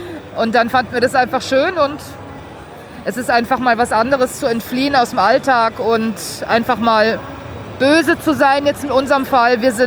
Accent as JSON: {"language": "German", "town": "Bad Säckingen", "region": "Baden-Württemberg", "country": "Germany", "said": "Bad Säckingen, Schweizer Grenze."}